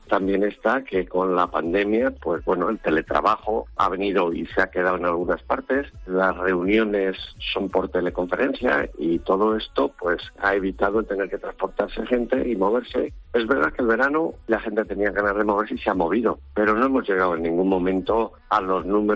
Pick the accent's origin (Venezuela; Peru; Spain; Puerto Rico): Spain; Jadraque, Castilla-La Mancha; En mi pueblo, en Jadraque, he visto coches meter un cable por una ventana en un restaurante para poder volver a Madrid.